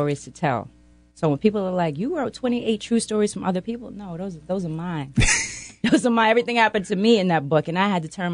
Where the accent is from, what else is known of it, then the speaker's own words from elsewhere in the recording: Queens, New York, United States; Hey, well … born and raised in Queens.